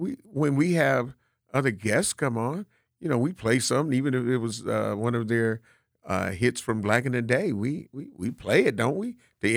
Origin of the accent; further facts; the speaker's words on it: Milwaukee, Wisconsin, United States; I'm from Milwaukee, born and raised.